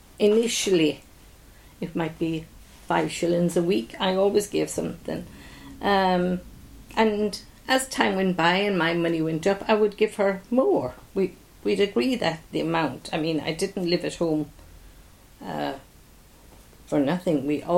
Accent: Arda, Munster, Ireland; born there; I was born in Ireland, in Arda, County Limerick.

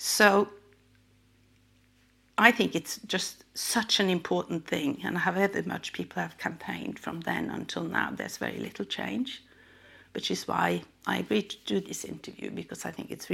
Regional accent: Norway; moved away as an adult; now in Cardiff, United Kingdom; Okay, so I'm from Norway. I came to Cardiff to go to university back in 1966 and have lived here ever since.

